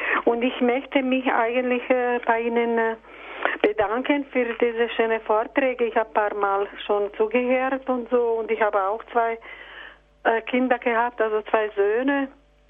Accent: Croatia; German is a second language; Ich bin aus Kroatien und wir sind immer mit unseren Eltern. Und ich bin aus großer Familie, 11 Kinder waren bei meinen Eltern.

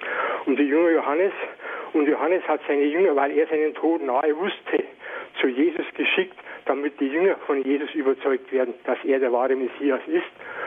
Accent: Herzogenaurach, Bavaria, Germany; Ja, ich bin aus Herzogenaurach.

